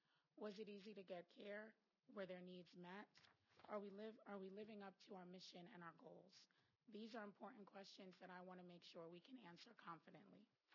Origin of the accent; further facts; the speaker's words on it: New York, United States; moved away as an adult; now in Tallahassee, United States; I grew up in New York and moved to Tallahassee in 1998 to attend Florida State University.